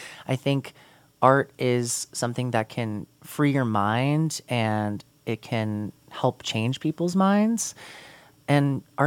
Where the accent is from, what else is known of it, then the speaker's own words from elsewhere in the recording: Phoenix, Arizona, United States; now in Colorado, United States; And then I'm from Phoenix. I've done a handful of shows at my home theater.